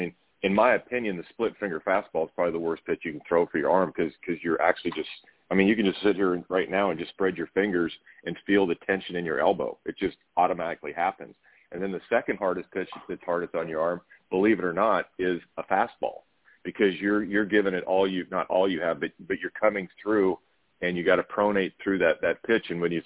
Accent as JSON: {"language": "English", "region": "Nebraska", "country": "United States", "tie": "born or raised there", "said": "You know, growing up, I grew up in Western Nebraska, and I didn't have any pitching coaches, any baseball coaches that really knew anything about the game"}